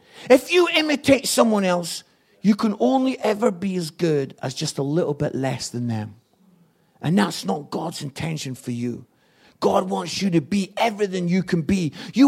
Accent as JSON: {"language": "English", "region": "Scotland", "country": "United Kingdom", "said": "And I was a young evangelist, I'm Scottish, and I got the chance to preach in Grimsby."}